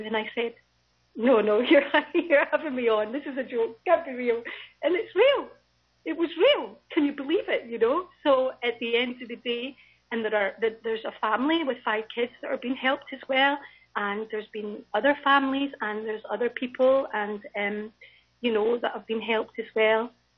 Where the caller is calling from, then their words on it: Scotland, United Kingdom; I'm actually phoning from Scotland